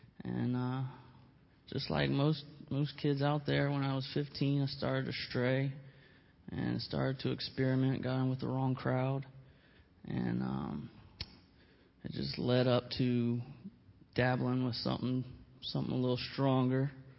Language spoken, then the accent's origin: English; Gloucester, Virginia, United States; I'm from Gloucester, Virginia, and I'm 26, and married with two kids.